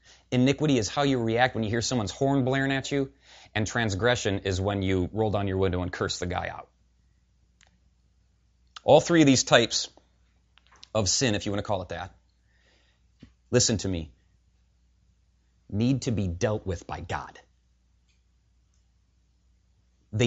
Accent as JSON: {"language": "English", "country": "Ireland", "said": "I'm Irish. It's just how we are. It's my whole family's that way. It's in our blood."}